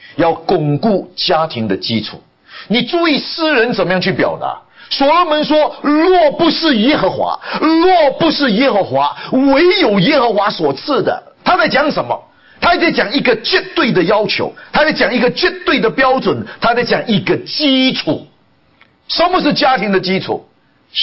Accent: China; also born or lived in Los Angeles; now in Chapel Hill, United States; 我们中国人说啊

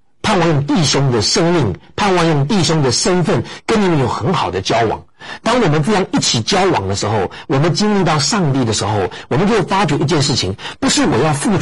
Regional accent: China; 我们中国人也说物以类聚

